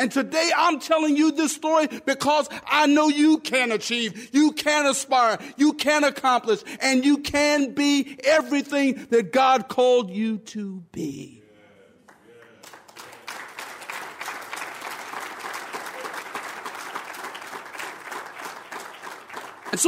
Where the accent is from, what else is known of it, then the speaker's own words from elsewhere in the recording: South Carolina, United States; But as a young man growing up in South Carolina, my grandmother was blissfully unaware of the implications of the 13th Amendment, barring involuntary servitude.